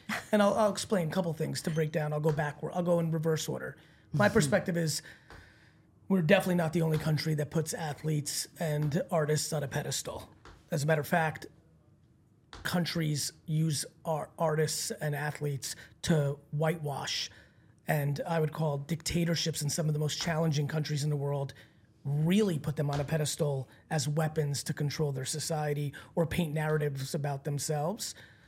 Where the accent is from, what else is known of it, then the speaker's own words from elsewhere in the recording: New Jersey, United States; if you talk shit when I was growing up in New Jersey, like you got punched in the face.